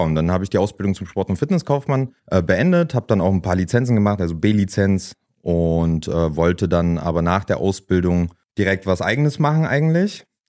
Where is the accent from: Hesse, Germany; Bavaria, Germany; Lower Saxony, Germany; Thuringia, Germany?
Thuringia, Germany; Jena; Nee, also ich bin auch in Jena zur Schule gegangen von klein aus, war auch dort im Kindergarten